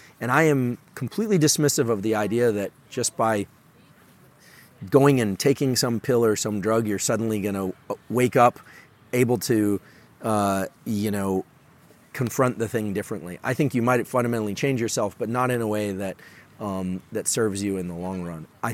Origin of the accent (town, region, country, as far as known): Palo Alto, California, United States; born or raised there